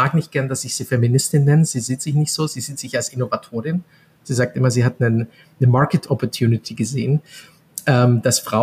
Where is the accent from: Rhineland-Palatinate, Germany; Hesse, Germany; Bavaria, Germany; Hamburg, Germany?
Bavaria, Germany; Ich bin aufgewachsen im Allgäu, das ist südlich von München, an den Bergen und bin natürlich dann mit viel Natur und Skifahren und Wandern gehen aufgewachsen, an den Seen